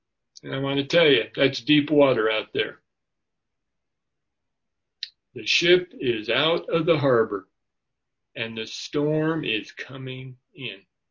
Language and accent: English; United States; But you know, we grew up in America, right? Land of the free, home of the brave.